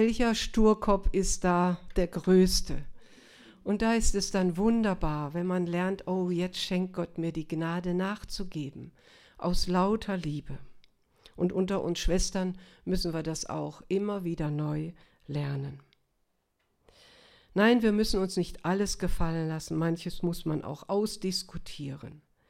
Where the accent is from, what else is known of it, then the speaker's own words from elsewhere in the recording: North Rhine-Westphalia, Germany; also ich bin Westfale, muss ich dazu sagen.